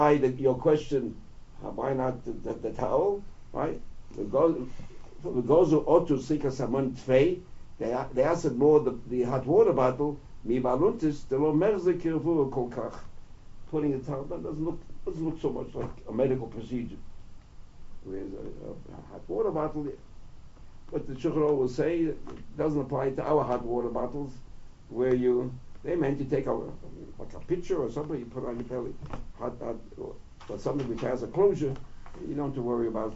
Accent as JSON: {"language": "English", "town": "New York City", "region": "New York", "country": "United States", "tie": "born or raised there", "said": "When I was growing up in Lower East Side, the chassidim who went to mikveh didn't use a towel."}